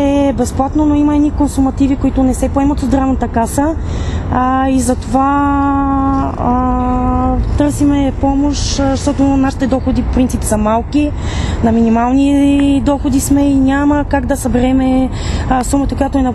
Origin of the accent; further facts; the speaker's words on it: Dupnitsa, Kyustendil Province, Bulgaria; От Дупница